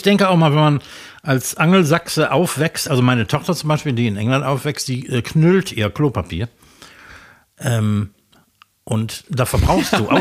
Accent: Germany; Ja, da sind wir Deutsche sehr sparsam, würde ich sagen.

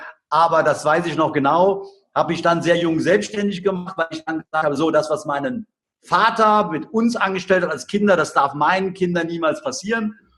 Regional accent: Cologne, North Rhine-Westphalia, Germany; Ich bin ja nun im Rheinland groß geworden, eine echte Kölschjung.

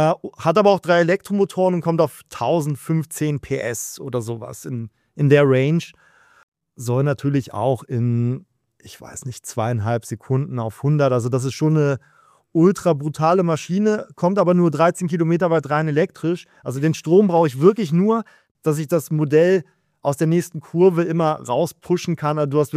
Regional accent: Germany; ich bin als Deutscher, ist das immer ein bisschen schwierig mit Italienisch

